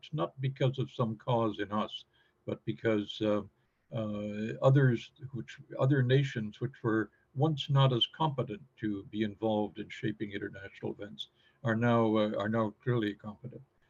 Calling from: London, United Kingdom; I'm speaking today from London in the UK, so at a slightly different time than you all are.

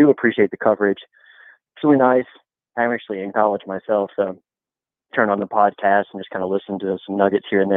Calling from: Ruston, Louisiana, United States; from Ruston, Louisiana.

